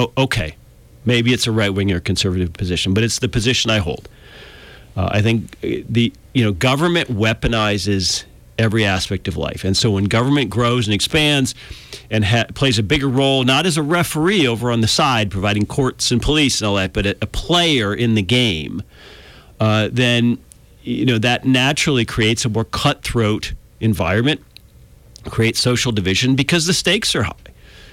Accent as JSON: {"language": "English", "country": "United States", "said": "I'm an American. You know, I'm a mutt."}